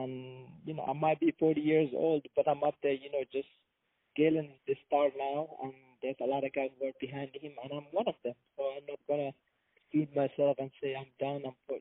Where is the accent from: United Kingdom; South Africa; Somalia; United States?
Somalia; because we're from Somalia. I'm from the same. We're from the same region